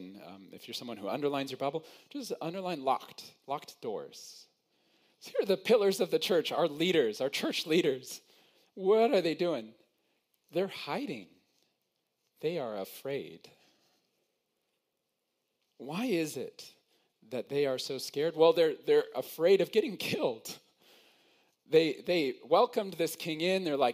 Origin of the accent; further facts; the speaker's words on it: United States; now in Canada; I didn't. I'm American, so I don't know what kings are. But here in Canada, we have a king, okay?